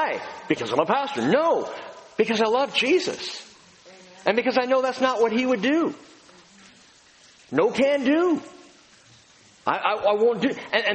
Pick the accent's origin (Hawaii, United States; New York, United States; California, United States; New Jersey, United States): California, United States; I'm from Southern California, man. You drink the Coke.